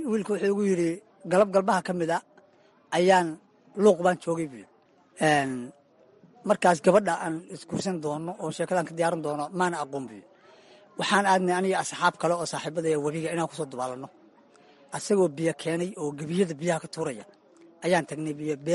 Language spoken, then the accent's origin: Somali; Lower Juba, Somalia; also born or lived in Galgaduud; waxaan ku koray sida jubbada hoose ilaa iyo gobollada dhexe.